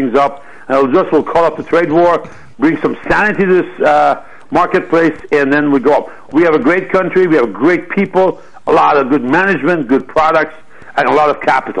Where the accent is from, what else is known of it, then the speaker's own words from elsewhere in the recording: Washington, District of Columbia, United States; I grew up in Washington. My dad was a diplomat. I grew up in 72, 73.